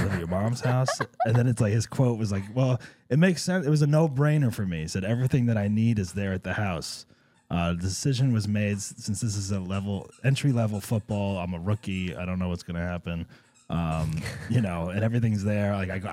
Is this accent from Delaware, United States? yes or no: no; Cedar Grove, New Jersey, United States; I mean, I don't know if Cliffside Park is the same as where I grew up in Cedar Grove.